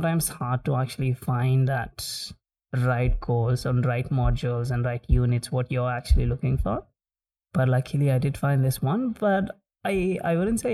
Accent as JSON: {"language": "English", "town": "Hyderabad", "region": "Telangana", "country": "India", "said": "Yeah, Hyderabad, yeah."}